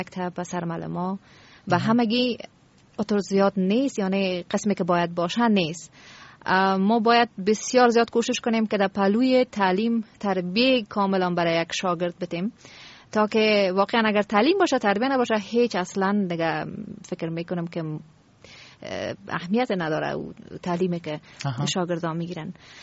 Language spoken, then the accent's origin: Persian; Afghanistan; من از افغانستان هستم، من افغانستانی هستم، مرا تنها تو افغانی صدا کن.